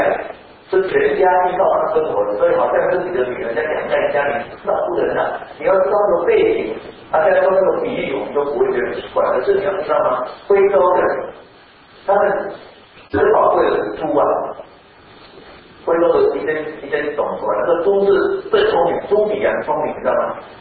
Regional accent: Taiwan; 我们台湾人来讲，我们跟羊的关系其实没有那么密切。

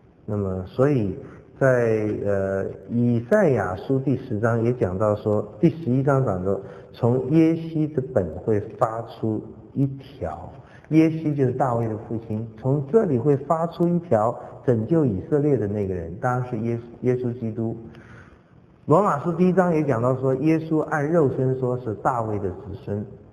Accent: China; 哎，我们中国人讲家谱哈，这个西方人呢不太讲家谱哈。

